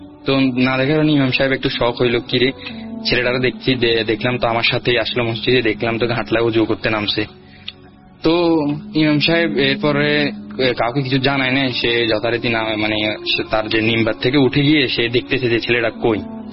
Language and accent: Bangla; Comilla, Chittagong Division, Bangladesh; আমার বাড়ি হচ্ছে কুমিল্লা 14 গ্রামের কোন একটা গ্রামে।